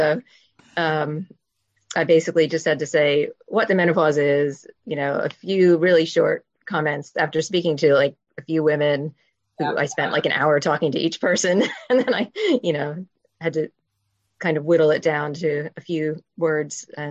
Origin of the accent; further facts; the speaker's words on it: New Jersey, United States; moved away as an adult; now in United Kingdom; I'm obviously not from the UK originally. So I grew up in New Jersey. Came over, met my husband when I was studying in uni, and that's how I ended up over here in the UK.